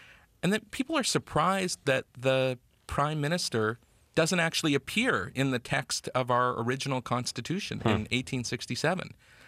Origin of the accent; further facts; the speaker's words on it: Canada; we take for granted the rights and freedoms that we enjoy as Canadian citizens.